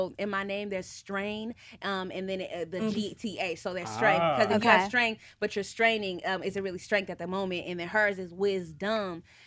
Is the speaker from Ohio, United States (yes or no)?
no; Detroit, Michigan, United States; also born or lived in Baltimore, United States; But we grew up a lot in Michigan, Metro Detroit area.